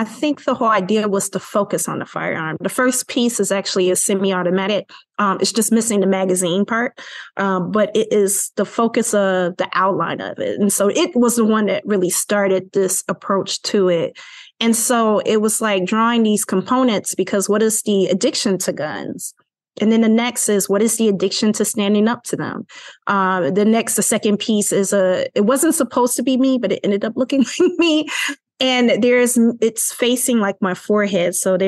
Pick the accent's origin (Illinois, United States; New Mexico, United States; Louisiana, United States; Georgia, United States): Illinois, United States; Chicago; I had a lot of anger because I'm from Chicago, Illinois, enough said.